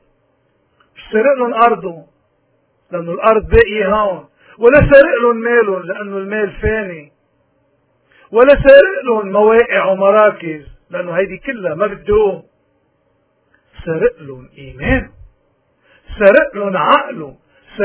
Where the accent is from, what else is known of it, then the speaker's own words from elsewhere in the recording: Lebanon; ونحن كلبنانيين من وقت ما وجد التاريخ موجودين